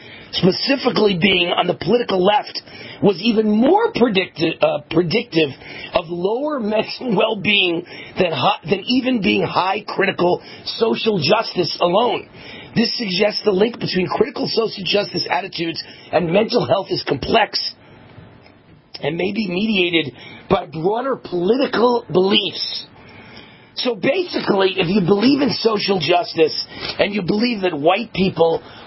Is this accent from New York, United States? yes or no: yes; New York, United States; I grew up in New York around liberals, and I'm Jewish, I went to temple around liberals.